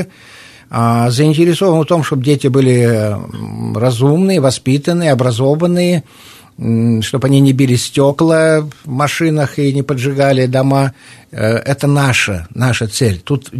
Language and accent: Russian; Belarus; Я говорю, ну, я из Беларуси, мы еще не достигли такого уровня, чтобы страховые полисы